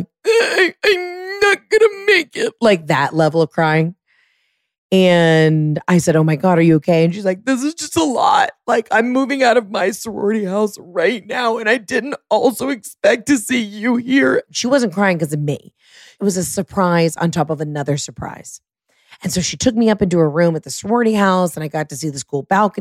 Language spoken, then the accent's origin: English; Atlanta, Georgia, United States; It reminds me of a time when I first moved into my dorm and I was from Atlanta.